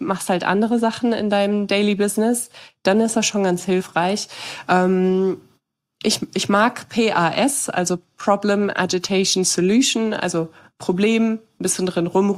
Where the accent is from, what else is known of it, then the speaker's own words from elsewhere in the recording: Germany; Ich meine, was für eine Hitze? Ich komme aus Nordwestdeutschland.